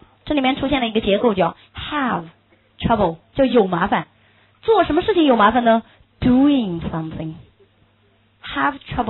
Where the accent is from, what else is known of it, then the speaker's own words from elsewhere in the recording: China; 我们中国人喜欢说北京比任何一座城市都大